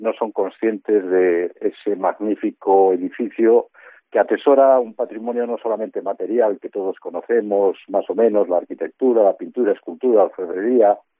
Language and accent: Spanish; Community of Madrid, Spain; Yo personalmente soy madrileño y me he casado en la catedral, he bautizado a mis hijos en la catedral.